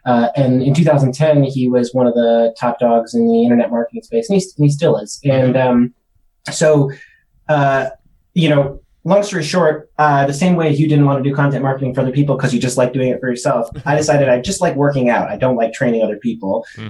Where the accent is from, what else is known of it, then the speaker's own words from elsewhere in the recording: Stamford, Connecticut, United States; But it's funny because Stamford is actually a totally legit place, but, like, you know, it was my hometown.